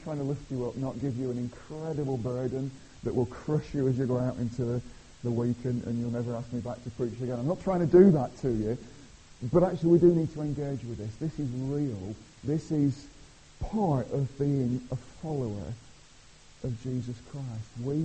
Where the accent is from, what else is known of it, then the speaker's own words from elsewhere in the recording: Blackburn, North West England, United Kingdom; moved away; I came from Blackburn in Lancashire. I moved down here about 12 years ago, and you're probably trying to think, where's this strange accent from? It's from Lancashire.